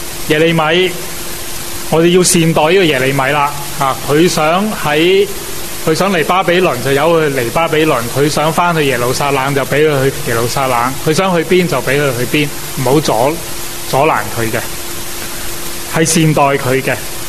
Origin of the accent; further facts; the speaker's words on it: China; 铜墙铁壁，我们中国人说、是不能够击败的